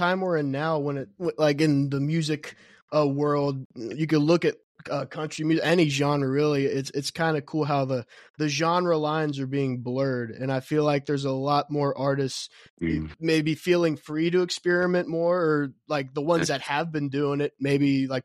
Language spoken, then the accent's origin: English; Kentucky, United States; And so I'm from Kentucky, and I'd imagine the music is kind of similar in a way, just because of where we're maybe geographically located.